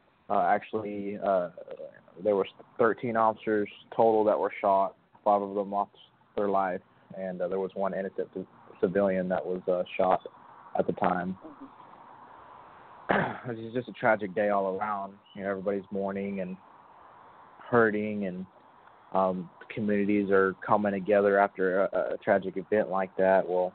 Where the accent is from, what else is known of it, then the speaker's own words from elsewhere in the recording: Texas, United States; I'm from the South. I'm from Texas.